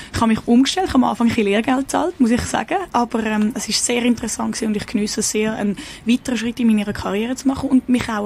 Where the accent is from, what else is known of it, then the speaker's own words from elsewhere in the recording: Switzerland; now in Stockholm, Sweden; ich komme aus der Schweiz, bin 28.